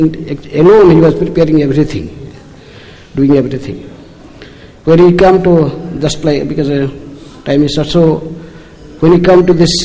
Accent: Odisha, India; So anyhow, so he come to know that I am from Odisha, so he took me to Bibhu Chaitanya room.

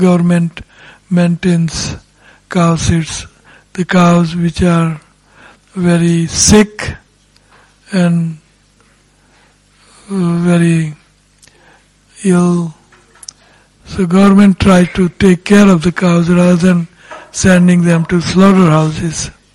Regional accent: India; Even in India, in my hometown, there were at least 400-500 oxen tilting the land, producing grains and cotton and like that for clothing.

